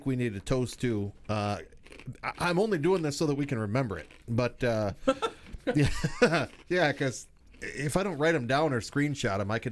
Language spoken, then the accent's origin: English; Ireland; I'm Irish for a reason.